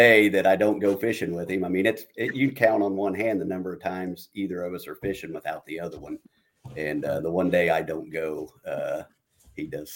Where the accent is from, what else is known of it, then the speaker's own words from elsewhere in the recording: Anderson, Indiana, United States; now in Indiana, United States; That's where I live now. Down just north of Evansville. But I grew up in Anderson, just south of Rex there.